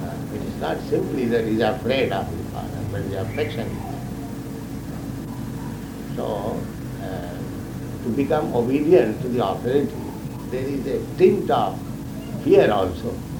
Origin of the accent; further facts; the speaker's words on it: India; English is a second language; moved away; Because I came from India.